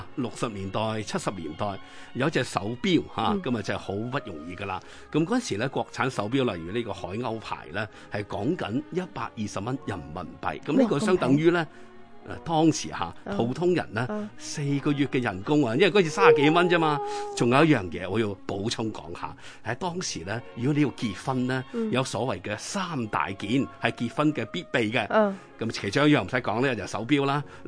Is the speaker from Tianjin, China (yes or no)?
yes; Tianjin, China; 喺天津，哇，我家鄉添嚇